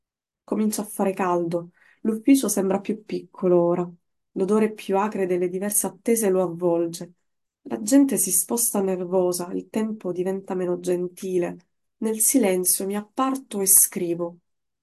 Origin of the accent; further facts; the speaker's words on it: Iran; born there; Italian is a second language; Sono iraniana, di madre, di padre, di nascita.